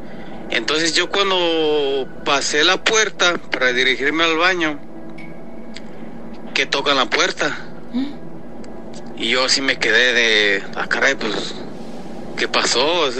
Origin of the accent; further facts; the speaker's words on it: San Miguel de Allende, Guanajuato, Mexico; now in United States; Ajá. Soy originario de San Miguel Allende, Guanajuato. Y pues, señor, pues acá andamos en los Estados Unidos.